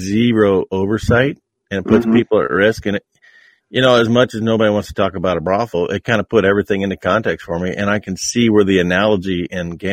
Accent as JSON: {"language": "English", "region": "Nebraska", "country": "United States", "tie": "born or raised there", "said": "in my home state of Nebraska"}